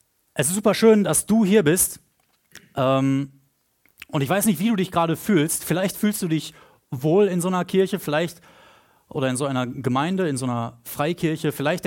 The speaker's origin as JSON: {"language": "German", "town": "Lemgo", "region": "North Rhine-Westphalia", "country": "Germany", "said": "ich komme aus Lemgo ursprünglich, 40.000 Einwohner, kleines schönes Städtchen."}